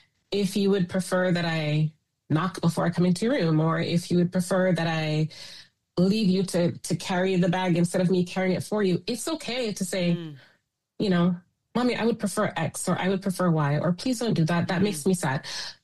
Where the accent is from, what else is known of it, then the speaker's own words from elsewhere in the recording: Canada; born there; it's one thing as a Canadian-born individual whose family has been here for generations